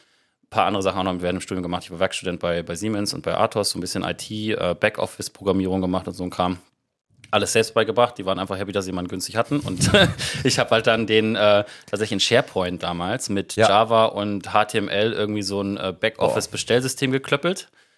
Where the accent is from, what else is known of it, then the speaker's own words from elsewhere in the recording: Southern Germany, Germany; Meine Eltern sind beide im Rheinland aufgewachsen, aber sie haben mir das nicht mitgegeben. Das heißt, ich bin so ein bisschen südlicher aufgewachsen.